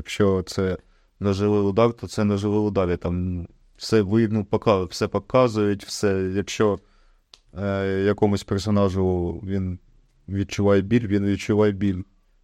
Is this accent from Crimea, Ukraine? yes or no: no; Kharkiv, Kharkiv Oblast, Ukraine; Так, ми з Харкова, ми з Востока, так, ми 30 років розмовляли російською мовою, і тепер ми перейшли на українську.